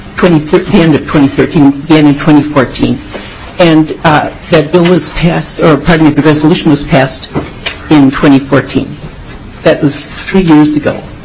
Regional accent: Winona, Minnesota, United States; now in Sherwood, United States; I'm from Sherwood, Minnesota. I grew up in Winona, Minnesota.

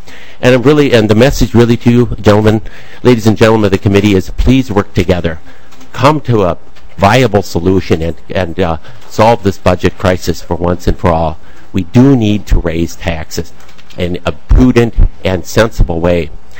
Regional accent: St. Paul, Minnesota, United States; I'm from St. Paul.

